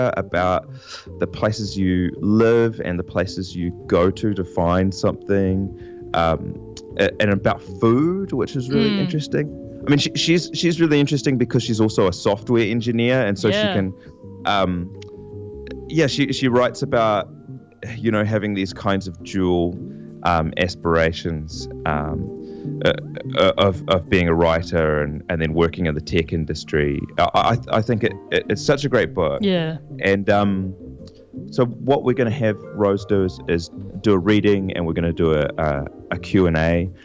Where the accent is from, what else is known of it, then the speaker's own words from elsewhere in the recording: Dunedin, Otago, New Zealand; also born or lived in Auckland; now in Whanganui, New Zealand; because I'm a transplant to Whanganui. I'm originally from Dunedin, and I lived in Auckland for a long time.